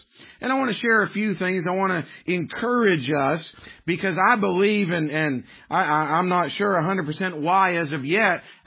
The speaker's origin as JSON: {"language": "English", "region": "Maine", "country": "United States", "tie": "born or raised there", "said": "I can't say I ever did this growing up in Maine, just be honest with you"}